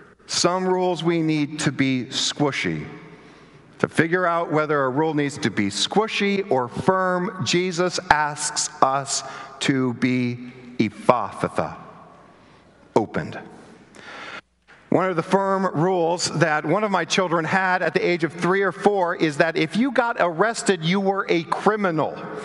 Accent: Arkansas, United States; now in Virginia, United States; born and raised in Arkansas, there's two of them, current resident of Virginia, there's the other two.

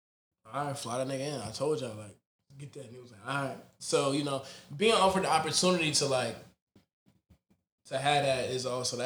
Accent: St. Vincent & Grenadines; So I'm really Caribbean. Like, so I'm from St. Vincent and Grenadines.

